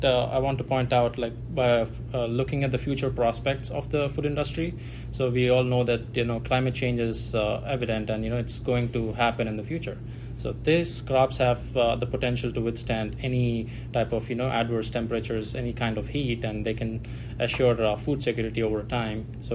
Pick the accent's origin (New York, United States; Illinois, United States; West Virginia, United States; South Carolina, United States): West Virginia, United States; Martinsburg; My major is business administration with a minor in entrepreneurship. I'm from Martinsburg, West Virginia.